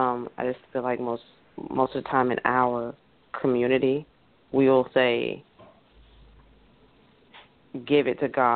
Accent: United States; However, us being American and how we are portrayed across the nation and the world

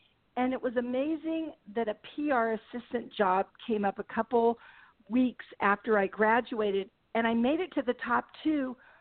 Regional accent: San Diego, California, United States; also born or lived in Orange County; Amazingly, I was born in San Diego, and I know they say there aren't a lot of San Diego natives. And so I grew up going to the zoo when I was a child, and my family moved away to Orange County.

